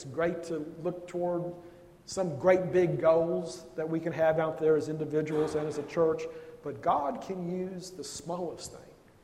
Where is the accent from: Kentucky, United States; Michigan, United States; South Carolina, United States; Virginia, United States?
Kentucky, United States; Lexington; the church I grew up in Lexington, Kentucky